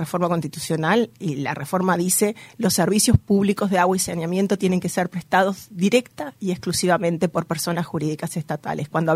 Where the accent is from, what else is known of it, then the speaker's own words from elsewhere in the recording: Tacuarembó, Uruguay; Yo soy de Tacuarembó